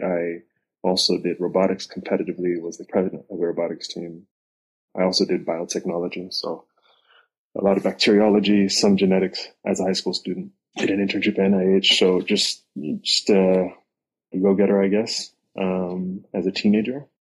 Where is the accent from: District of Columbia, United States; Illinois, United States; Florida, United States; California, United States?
District of Columbia, United States; Washington; So that's where I was born, along with my siblings. Born and raised in Washington, D.C.